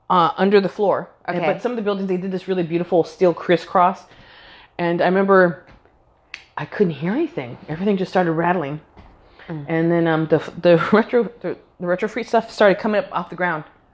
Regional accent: Los Angeles, California, United States; I'm from Angeleno, born and bred.

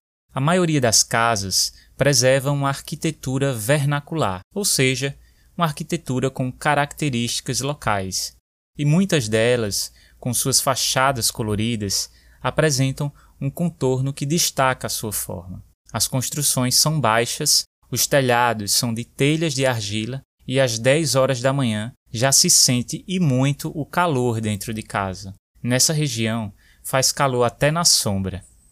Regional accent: Recife, Pernambuco, Brazil; accent: Recife; com meu sotaque recifense muito mais marcado do que eu costumo falar aqui no podcast.

